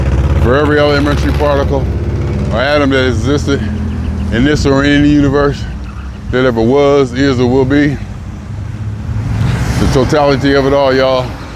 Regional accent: Los Angeles, California, United States; I said, I'm from Los Angeles.

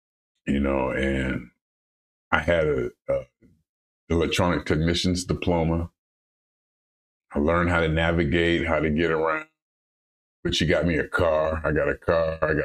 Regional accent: Youngstown, Ohio, United States; moved away; I knew from an early age I was gone from Youngstown. I knew at an early age I wanted more and I needed to get out of there.

